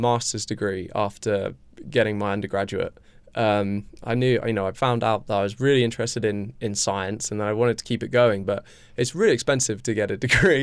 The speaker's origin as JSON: {"language": "English", "town": "Reefham", "region": "England", "country": "United Kingdom", "tie": "born or raised there", "said": "And a lot of my friends who I grew up with in Reefham have never left Reefham."}